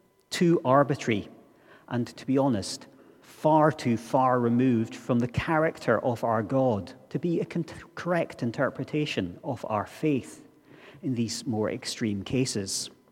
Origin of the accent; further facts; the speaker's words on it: Tain, Scotland, United Kingdom; about 15 miles by road from where I grew up in Tain.